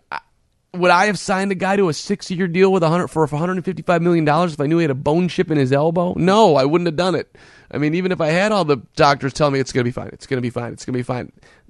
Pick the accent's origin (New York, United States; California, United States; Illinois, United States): Illinois, United States; Highland Park; it was in the northern suburbs, which is a privileged area where growing up in Highland Park, but it was a normal, relatively.